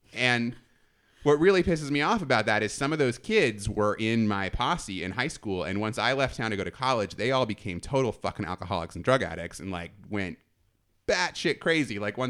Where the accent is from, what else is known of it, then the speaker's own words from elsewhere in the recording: Kansas, United States; don't think this is because I'm a kid from Kansas and we're all like backwards there. Actually, drinking is a really big part of growing up in Kansas.